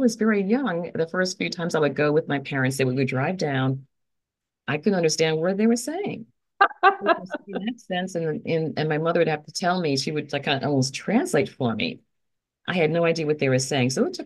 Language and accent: English; the South, United States; now in Bridgeport, United States; growing up in the South and then coming north and all the buildings, and it's just not as, wasn't as pretty.